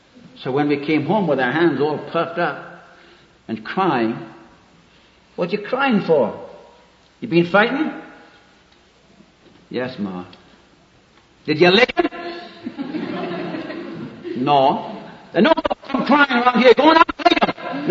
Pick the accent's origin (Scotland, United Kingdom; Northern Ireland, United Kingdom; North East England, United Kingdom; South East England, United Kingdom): North East England, United Kingdom; born there; accent: Geordie; I'm what is known as a Geordie. I was born among the Irish coal miners of the northern part of England, right near Newcastle.